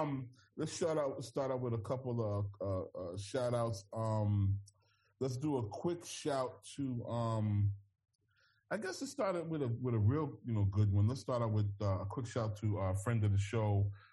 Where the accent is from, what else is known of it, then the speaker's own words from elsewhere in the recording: California, United States; I mean, I wouldn't know because I'm from California